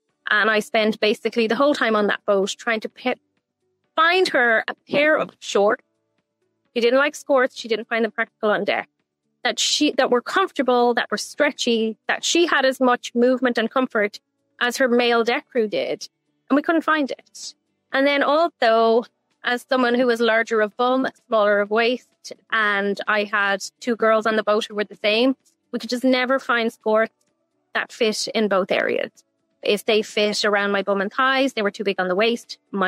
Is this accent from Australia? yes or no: no; Ireland; moved away as an adult; I'm from Ireland.